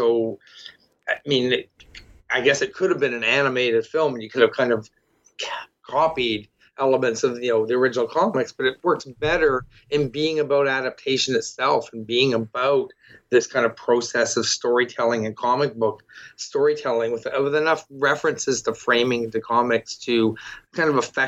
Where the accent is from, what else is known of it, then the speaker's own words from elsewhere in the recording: Toronto, Ontario, Canada; I'm from Toronto